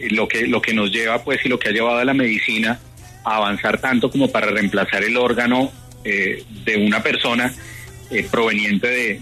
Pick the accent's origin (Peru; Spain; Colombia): Colombia; Realmente tenemos que concientizarnos como colombianos de la necesidad de los trasplantes.